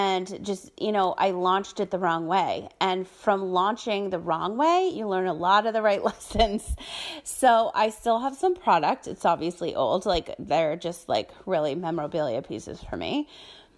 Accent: Ireland; now in United States; it's Gaelic, because I'm Irish

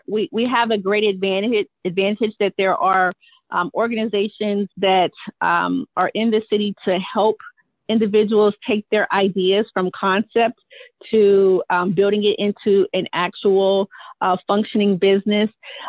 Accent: Youngstown, Ohio, United States; Well, I am born and raised in Youngstown. I have been with the city of Youngstown for 23 years in the economic development.

